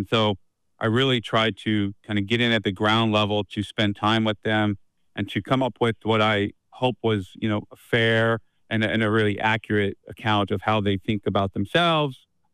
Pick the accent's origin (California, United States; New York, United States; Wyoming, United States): Wyoming, United States; born there; You know, I was born in Wyoming, and I've long been fascinated just with how the Rocky Mountain West in general is growing and changing.